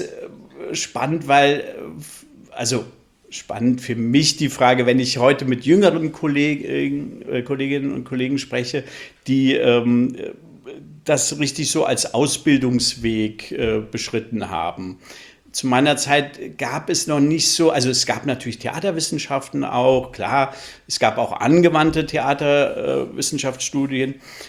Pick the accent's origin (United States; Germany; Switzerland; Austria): Germany; Flensburg, Schleswig-Holstein; born or raised there; also born or lived in Hesse; now in Berlin, Germany